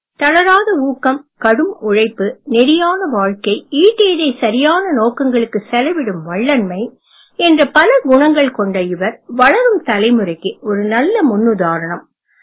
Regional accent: Sembanarkoil, Tamil Nadu, India; born there; also born or lived in Thanjavur; நான் என் அம்மா ஊராகிய செம்பனார் கோவிலில் பிறந்தேன்.

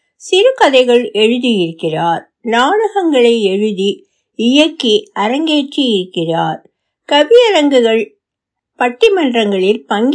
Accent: Viluppuram, Tamil Nadu, India; also born or lived in Tirunelveli district / Srivaikuntam / Tiruchirappalli; மிகவும் சிறு வயதில் பெரும்பாலும் விழுப்புரத்தில் பாட்டி மற்றும் மாமா வீடுகளில் வளர்ந்தேன். நெல்லை மாவட்டத்தில் எங்கள் வீட்டில் நான் வளர ஆரம்பித்த போதும் பாட்டிதான் என்னுடன் இருந்தார்கள்.

